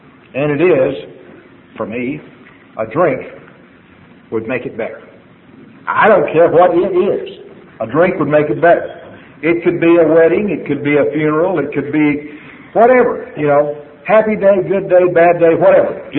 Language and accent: English; Texas, United States; born or raised there